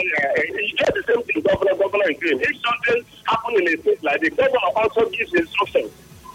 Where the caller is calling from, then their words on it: Emohua, Rivers, Nigeria; I'm speaking from Emoha.